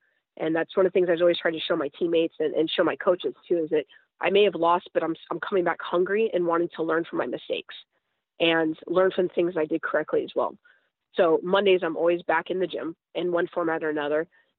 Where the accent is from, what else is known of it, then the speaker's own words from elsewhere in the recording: Japan; now in United States; the community I grew up in Japan, you don't see public shows of affection